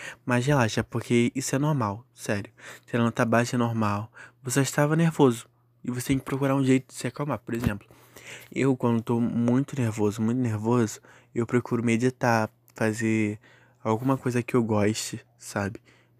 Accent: Rio de Janeiro, Brazil; tenho 20 anos, sou nascido e criado no Rio de Janeiro

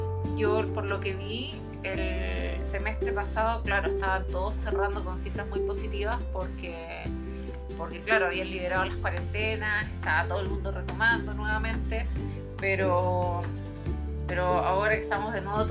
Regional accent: Santiago, Santiago Metropolitan Region, Chile; yo me acuerdo de que de chica acá en Santiago habían dos malls importantes, Parque Arauco y Apomanque.

